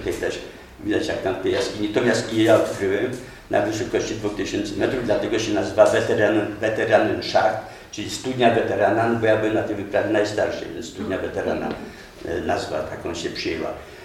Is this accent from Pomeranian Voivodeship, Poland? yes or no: no; Zakopane, Lesser Poland, Poland; Pojechałem jako jedyny Zakopiańczyk do 66 roku